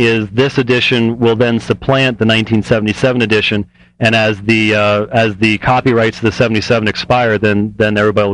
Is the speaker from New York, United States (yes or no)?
no; Phoenix, Arizona, United States; I'm from Phoenix.